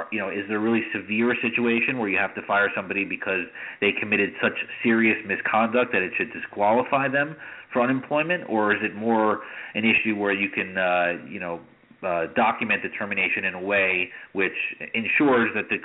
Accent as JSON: {"language": "English", "region": "New York", "country": "United States", "said": "My home state of New York is almost as bad, but not quite."}